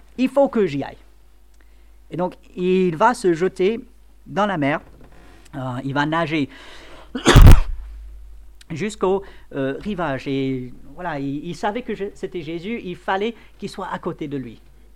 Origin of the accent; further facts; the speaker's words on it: France; Et en tant que Français, ça nous semble logique, normal.